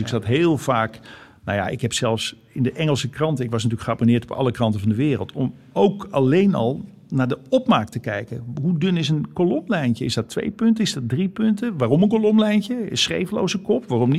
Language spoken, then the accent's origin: Dutch; Amsterdam, North Holland, Netherlands; accent: Amsterdam; Ik sprak echt plat Amsterdams.